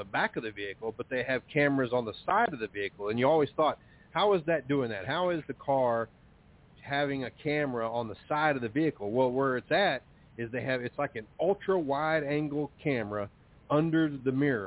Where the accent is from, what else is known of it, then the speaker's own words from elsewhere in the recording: Missouri, United States; I'm from Missouri. You got to show me.